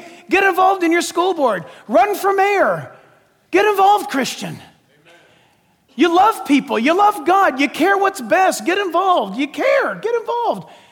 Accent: San Diego, California, United States; I was born and raised in California. I'm from San Diego. I love this state. I love this beautiful state

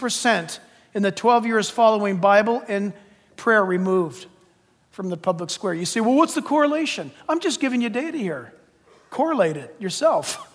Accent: San Diego, California, United States; I was born and raised in California. I'm from San Diego. I love this state. I love this beautiful state

